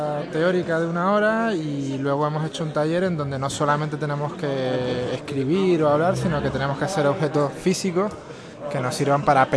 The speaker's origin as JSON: {"language": "Spanish", "region": "Canary Islands", "country": "Spain", "lives_now": "Seville, Spain", "said": "Soy canario, vivo en Sevilla desde hace 15 años."}